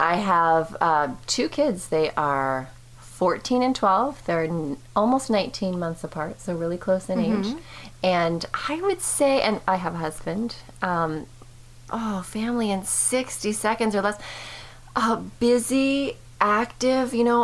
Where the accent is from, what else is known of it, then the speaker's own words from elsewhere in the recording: Vancouver, British Columbia, Canada; now in Vancouver, United States; We live in Vancouver, Washington, but I'm from Vancouver, BC